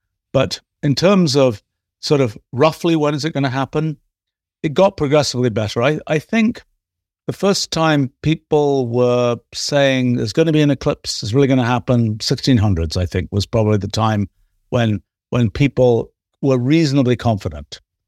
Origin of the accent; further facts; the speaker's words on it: England, United Kingdom; I was growing up in England in the 1960s.